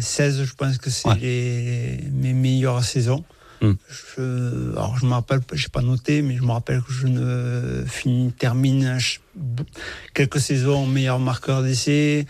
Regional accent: Fronton, Occitanie, France; que tu as dit que j'étais originaire de Fronton. Alors, pour dire la vérité, j'étais sans licence à Fronton. J'avais 5 ans.

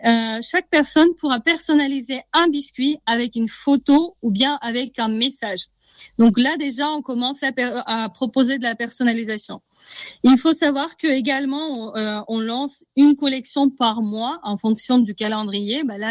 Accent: Russia; Il faut savoir que moi, je viens de Russie.

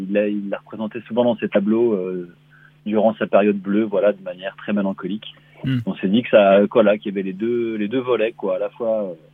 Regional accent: Dijon, Bourgogne-Franche-Comté, France; Moi, je suis arrivé à Dijon, j'avais 11 ans, en 5e.

